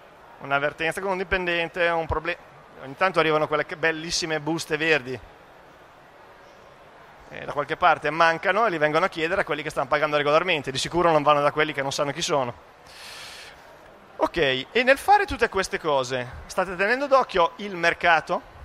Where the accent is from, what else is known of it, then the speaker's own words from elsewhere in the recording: Emilia-Romagna, Italy; Noi, io vengo dalla Romagna, l'abbiamo sentita in maniera abbastanza marcata e non eravamo sul posto.